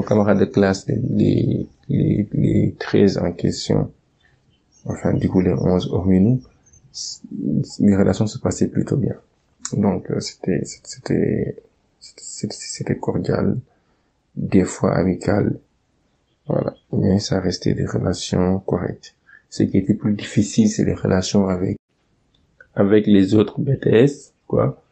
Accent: Senegal; moved away as an adult; now in France; je suis sénégalais, je suis né et grandi au Sénégal jusqu'en 2011, l'année d'obtention de mon baccalauréat. Donc après mon bac, j'ai eu la possibilité d'aller poursuivre mes études en France.

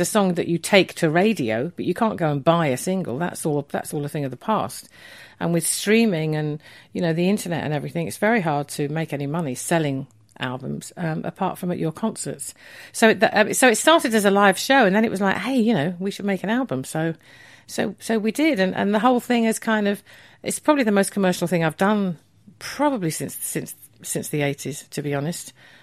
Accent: Neasden, London, United Kingdom; born there; Well, I was born in Neasden, hence … to Scottish parents.

